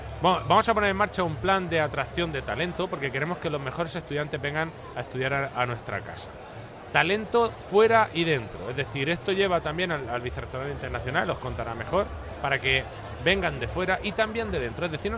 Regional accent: Murcia, Region of Murcia, Spain; yo soy de Murcia y tal, pero yo es que quiero estar aquí

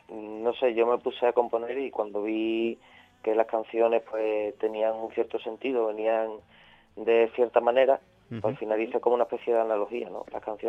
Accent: Jerez de la Frontera, Andalusia, Spain; yo al fin y al cabo soy de Jerez, aunque la banda sea de Sevilla, y he crecido con eso, los carnavales de Cádiz cerca.

